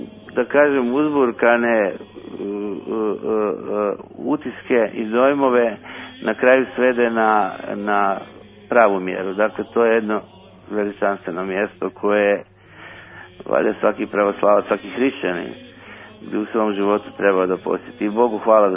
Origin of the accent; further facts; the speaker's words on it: Zagreb, City of Zagreb, Croatia; moved away; pošto sam rođen u Zagrebu i do ovoga proteklog rata bio tamo